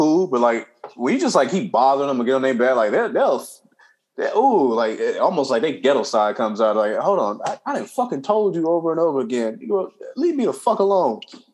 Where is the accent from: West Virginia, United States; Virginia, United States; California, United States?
California, United States; Compton; For my fast food burgers, see, like I grew up in Compton, I'm like going to like Louis or Tam's or something like that.